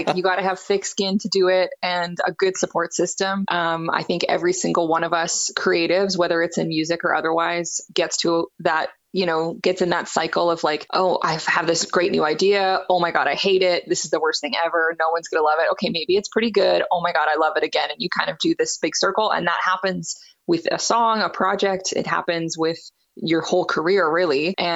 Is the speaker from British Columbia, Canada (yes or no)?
yes; British Columbia, Canada; So I'm based in Abbotsford, BC. I grew up in kind of the Fraser Valley area, which for those of you that aren't from the BC area is not too far outside of Vancouver.